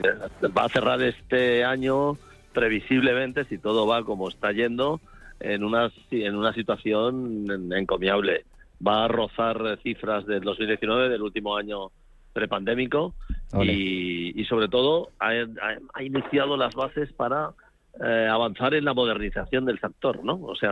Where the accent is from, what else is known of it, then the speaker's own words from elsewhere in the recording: Barcelona, Catalonia, Spain; yo soy de Barcelona